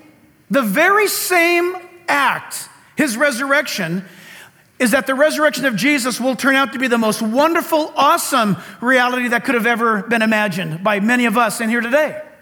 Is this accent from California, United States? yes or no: yes; California, United States; Because I grew up laying on that thing and scooting myself around and down the driveway of our house growing up in Orange County.